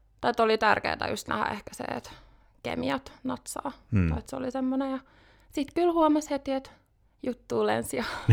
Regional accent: Vantaa, Uusimaa, Finland; Mä oon kotoisin Vantaalta, Itä-Vantaalta.

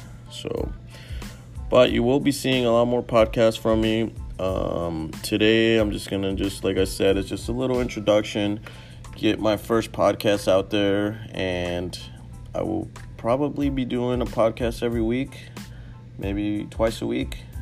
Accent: Florida, United States; also born or lived in Texas; Florida. Been here my whole life, originally out of Texas, but been here since I was six, so it's been my hometown, high school, through everything.

